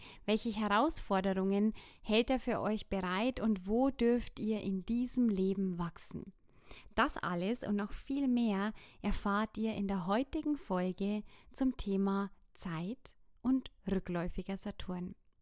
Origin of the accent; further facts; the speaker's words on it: Bad Kötzting, Bavaria, Germany; Nur dieses Wochenende bin ich in meiner Heimat in Bad Kötzting